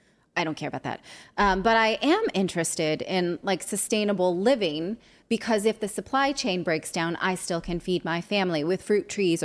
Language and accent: English; California, United States; Well, I was raised in California.